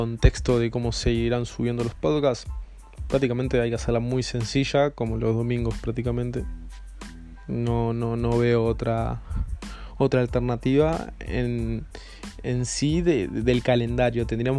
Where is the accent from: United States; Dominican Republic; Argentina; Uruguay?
Uruguay; para los que no sepan, soy de Uruguay.